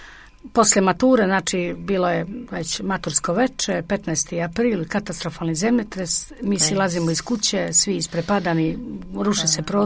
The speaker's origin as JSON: {"language": "Serbian", "town": "Dobrota", "region": "Kotor Municipality", "country": "Montenegro", "tie": "born or raised there", "said": "na djetinjstvo koje sam provela u Dobroti i na one parapete gdje smo se kao omladina stalno kupili, sjedali, šetali po njima"}